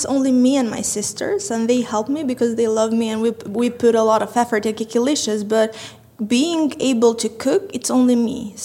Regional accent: Tirana, Tirana County, Albania; English is a second language; I'm from Tirana, Albania, 23 years old

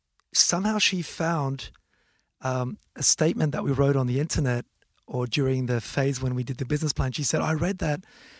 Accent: Switzerland; English is a second language; from where I come from Switzerland, there are many social businesses.

